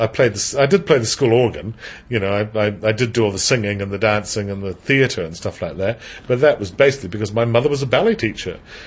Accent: Scotland, United Kingdom; my background as a gay man is I'm Scottish. My whakapapa goes back to Scotland and Ireland

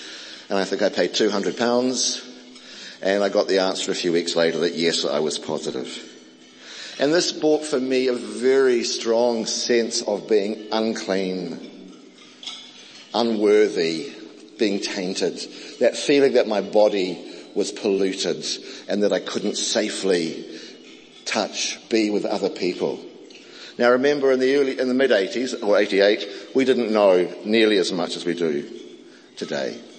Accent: Auckland, New Zealand; So a little bit about me. I am born and bred in Auckland.

